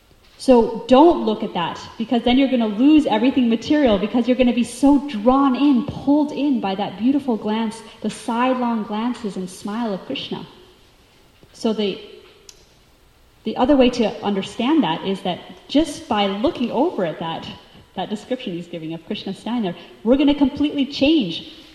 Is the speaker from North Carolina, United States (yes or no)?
yes; North Carolina, United States; I grew up in North Carolina, and there was like a few spirit of my spiritual inspirations that would come regularly.